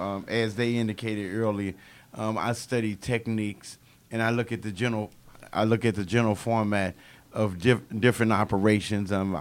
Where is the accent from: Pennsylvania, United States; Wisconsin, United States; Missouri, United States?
Missouri, United States; St. Louis; now in Atlanta, United States; I'm originally from St. Louis, Missouri.